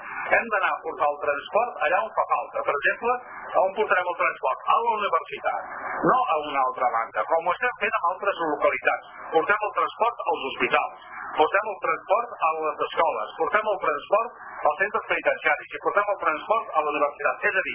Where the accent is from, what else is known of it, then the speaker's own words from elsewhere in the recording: Catalonia, Spain; jo soc del Penedès